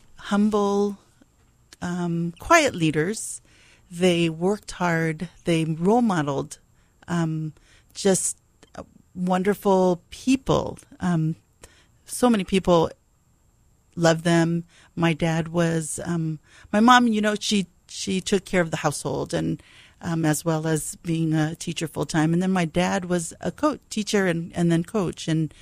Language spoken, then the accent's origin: English; Hawaii, United States; Well, started at Kohoku campus. My parents were both teachers. We lived in the teacher cottages there. And so I grew up there till I was eight.